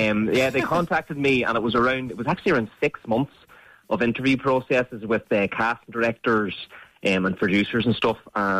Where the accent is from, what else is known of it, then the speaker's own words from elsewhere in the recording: Ireland; Now, for me, I found that quite difficult as an Irish man with the kind of humour and stuff I'm known for, walking around with only 300 Americans.